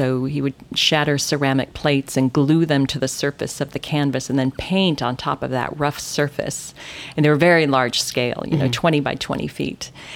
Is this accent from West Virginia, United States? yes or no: no; Stow, Ohio, United States; I grew up in Northeast Ohio. I'm the youngest of 8 children, so I come from a big Catholic family in a small town called Stowe. It's just outside of Akron, near Cleveland. Mm-hmm. And I lived there for the first 25 years of my life.